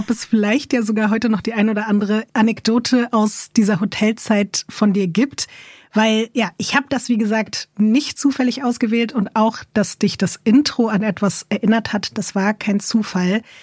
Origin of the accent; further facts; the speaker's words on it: Berlin, Germany; Also von Berlinerin zu Berlinerin kann ich dir sagen